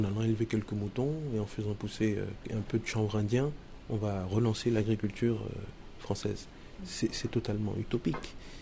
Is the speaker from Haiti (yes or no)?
yes; Haiti; moi en tant qu'Haïtien, je ne militerai pas pour cette solution.